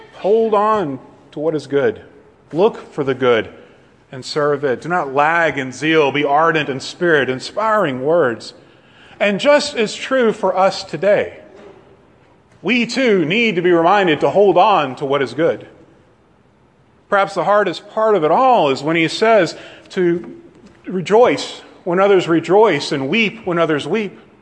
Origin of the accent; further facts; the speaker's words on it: McComb, Mississippi, United States; born there; I'm Southern. I don't sound like it, but I am Southern. I was born in Macomb. There's not too much south of Macomb except the Gulf of Mexico.